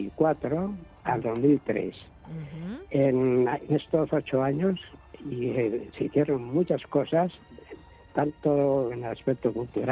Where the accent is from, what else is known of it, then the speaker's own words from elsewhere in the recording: San Agustín de Guadalix, Community of Madrid, Spain; Porque San Agustín de Guadalix es mi pueblo.